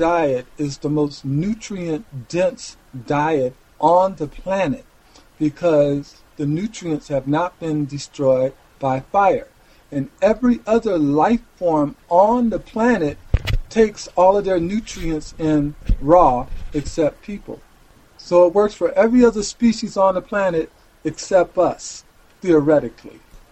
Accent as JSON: {"language": "English", "town": "Detroit", "region": "Michigan", "country": "United States", "tie": "born or raised there", "said": "My whole family, out of my whole family that I grew up with in Detroit, out of 24 relatives, only 4 of us are still alive."}